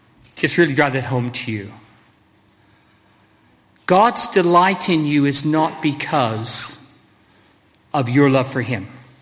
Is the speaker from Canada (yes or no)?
no; Colorado, United States; Where I grew up in Colorado, actually, that is where eagles come from.